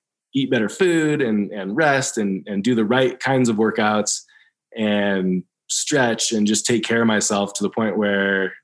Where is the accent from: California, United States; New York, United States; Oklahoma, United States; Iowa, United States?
California, United States; Alpine Meadows; when I was a kid, growing up in Alpine Meadows, our backyard was like a perfect little ski hill.